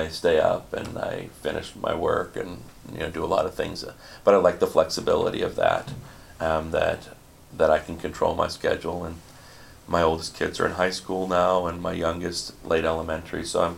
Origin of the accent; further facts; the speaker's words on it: Wisconsin, United States; I grew up in the Midwest. So I think for me, I don't know if this is a good answer or not, I grew up with a worker's mentality.